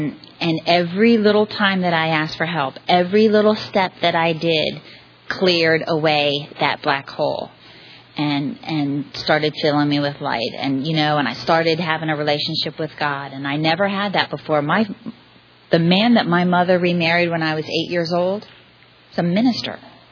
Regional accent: Maryland, United States; also born or lived in Florida; I grew up in Maryland for the most part. I was born in Florida, but I grew up in Maryland.

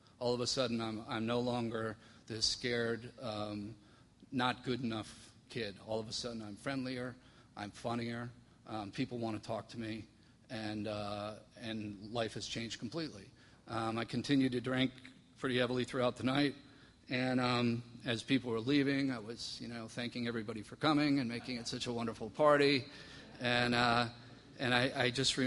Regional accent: Long Island, New York, United States; I grew up in the Northeast, as I said, on Long Island for about 27 years

